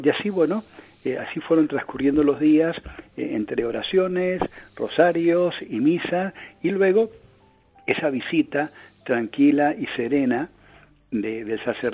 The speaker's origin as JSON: {"language": "Spanish", "country": "Argentina", "moved": "yes", "lives_now": "Pinto, Spain", "said": "yo soy sacerdote de la diócesis de Getafe, bueno, no hace falta que lo diga, que soy argentino de origen, mi padre cuyarense, ya fallecido hace ya algunos años, y aquí estoy en España hace 12 años"}